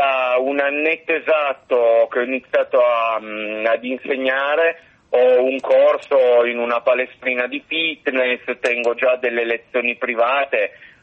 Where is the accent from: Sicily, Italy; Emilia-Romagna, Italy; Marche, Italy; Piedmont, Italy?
Piedmont, Italy; Turin; born there; la mamma è italiana, sono un mix in realtà, però sì, sono nato qui a Torino.